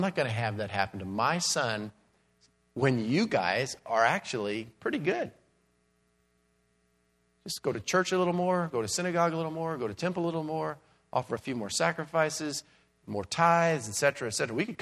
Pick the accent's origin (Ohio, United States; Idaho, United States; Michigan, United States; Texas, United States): Texas, United States; I'm from South Texas, and there's been a lot of rain in the last 6 months over there.